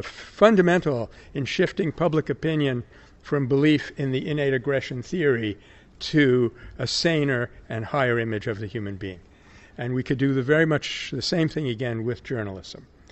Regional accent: California, United States; Thirdly, and of course I'm from California, so I would say this

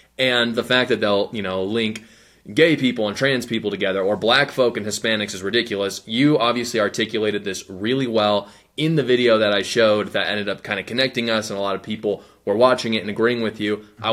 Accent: United Kingdom; I am as British as it comes.

